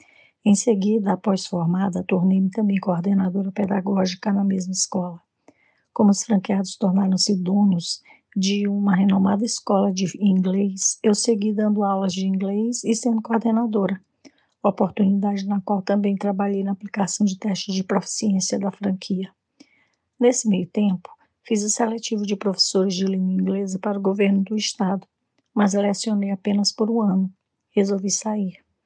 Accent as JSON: {"language": "Portuguese", "town": "São Luís", "region": "Maranhão", "country": "Brazil", "tie": "born there", "said": "eu nasci em São Luís do Maranhão, no Brasil"}